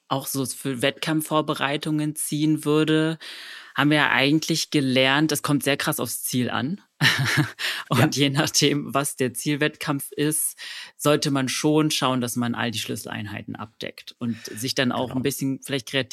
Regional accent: Berlin, Germany; also hätte ich jetzt sogar selber als Berliner nicht gedacht, dass Berlin die beste Stadt zum Laufen ist

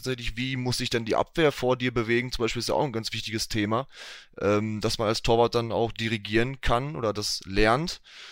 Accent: Ennigerloh, North Rhine-Westphalia, Germany; Das ist mein Heimatort, hier spiele ich auch Fußball beim SuS Ennigerloh.

